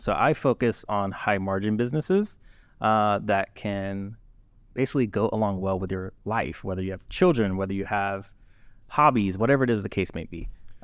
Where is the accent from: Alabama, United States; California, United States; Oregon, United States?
Alabama, United States; Tuscaloosa; So I'm originally from Tuscaloosa, okay, man. But it was a little conflicting. I wasn't the Roll Tide type.